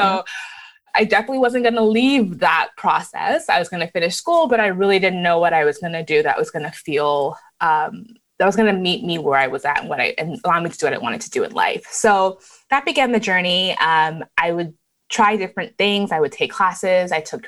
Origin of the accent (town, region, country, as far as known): Canada; born or raised there; also born or lived in Lagos, Nigeria